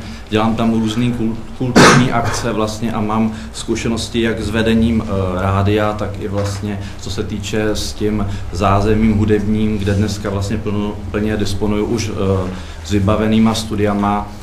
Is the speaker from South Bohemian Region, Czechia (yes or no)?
yes; České Budějovice, South Bohemian Region, Czechia; já pocházím z Českých Budějovic od roku 1994 do roku 2001 jsem provozoval Rádio Evropa 2 v Českých Budějovicích a ten region znám